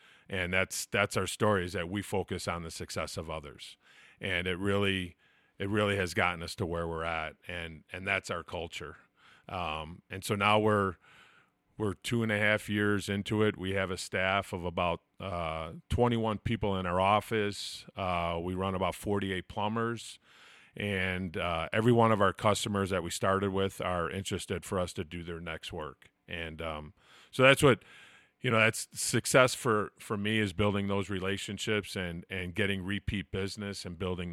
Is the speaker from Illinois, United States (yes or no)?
yes; Chicago, Illinois, United States; So we're originally from Chicago, and I grew up, my dad was a plumbing contractor